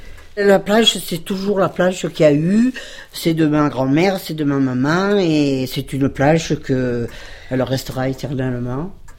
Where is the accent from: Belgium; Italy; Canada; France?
France; Sévéran; born there; Je suis née à Sévéran le 17 octobre 1939.